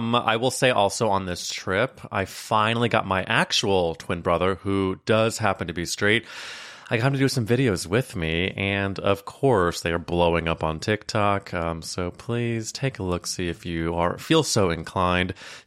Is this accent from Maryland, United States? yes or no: no; Missouri, United States; I went on a trip with my family to a lake in Missouri, my home state.